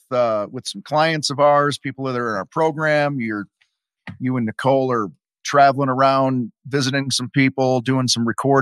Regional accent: Wheaton, Illinois, United States; Because I grew up in Wheaton, so I know that.

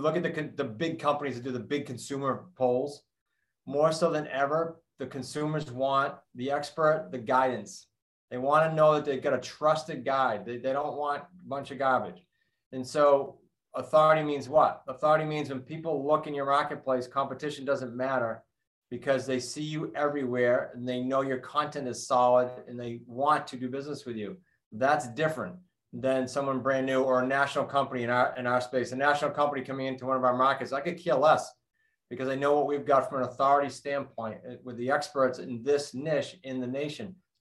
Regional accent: New England, United States; accent: New England; if you don't mind dealing with my New England accent

